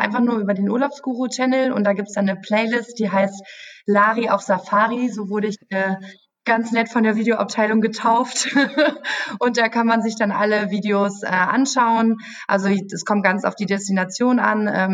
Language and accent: German; Münster, North Rhine-Westphalia, Germany; Ich wohne ja in der Nähe, sage ich mal, von Dortmund, von dem Büro. Mhm. Also ich komme aus Münster, das ist so eine Stunde entfernt.